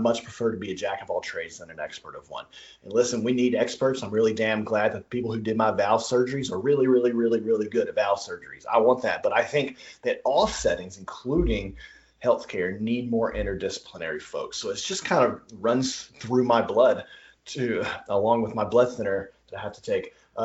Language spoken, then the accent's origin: English; Alabama, United States; we moved back to my home state of Alabama. We're in Alabama right now